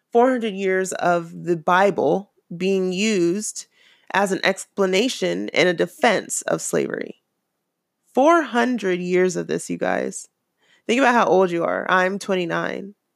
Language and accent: English; Virginia, United States; I'm from Virginia, so I know a lot of U.S. history.